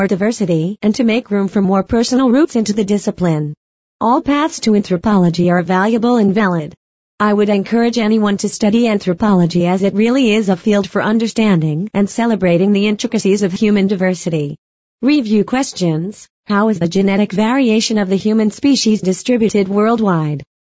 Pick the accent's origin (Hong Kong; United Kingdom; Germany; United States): Hong Kong; I grew up in Hong Kong, a city in southern China. My father is from the Philippines and my mother is from Hong Kong, which makes me a mixed Filipino-Chinese academic.